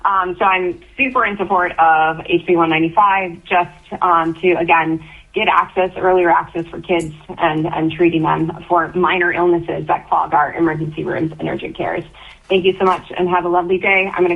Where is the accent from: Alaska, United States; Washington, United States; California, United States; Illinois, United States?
Alaska, United States; Palmer; I'm from Palmer, Alaska.